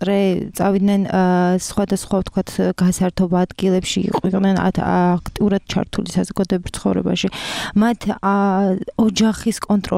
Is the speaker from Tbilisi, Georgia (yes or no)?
yes; Tbilisi, Georgia; born or raised there